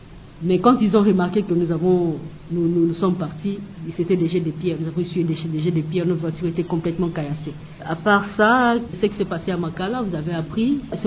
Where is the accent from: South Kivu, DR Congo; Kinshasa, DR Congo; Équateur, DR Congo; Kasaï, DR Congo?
Équateur, DR Congo; comme je suis issu de la province de l'Équateur